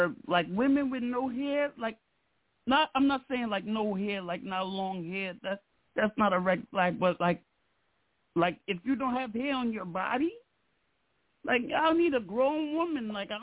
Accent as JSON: {"language": "English", "town": "Long Island", "region": "New York", "country": "United States", "said": "I'm from Strong Island."}